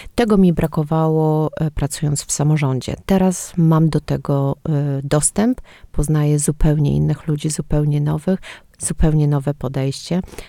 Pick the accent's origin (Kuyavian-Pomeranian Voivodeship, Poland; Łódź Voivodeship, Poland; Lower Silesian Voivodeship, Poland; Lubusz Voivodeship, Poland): Kuyavian-Pomeranian Voivodeship, Poland; Toruń; also born or lived in Biała Piska; Ja w ogóle jestem torunianką i pochodzę z Torunia i w momencie, kiedy przeprowadziliśmy się do Białej Piskiej, nie ukrywam, zawsze jakoś było mi trudno się tam odnaleźć.